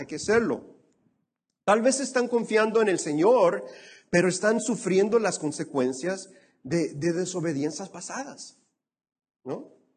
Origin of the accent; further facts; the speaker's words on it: Mexico; como buen mexicano, tortilla de harina, arroz, papa y todo